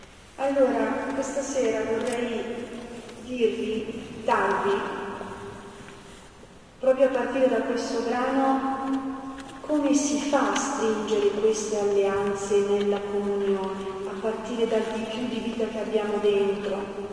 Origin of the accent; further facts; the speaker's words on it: Bergamo, Lombardy, Italy; Noi qui al nord, io sono di Bergamo, quindi più o meno la mentalità è quella, ma grazie a Dio vivo al sud da più di 20 anni